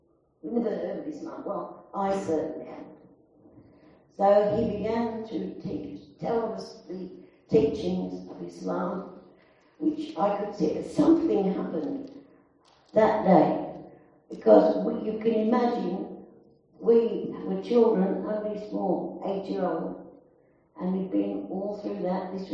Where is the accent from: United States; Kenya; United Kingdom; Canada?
United Kingdom; Birmingham, West Midlands; I'm originally from Birmingham, UK, and I went through the Nazi Blitz in Birmingham.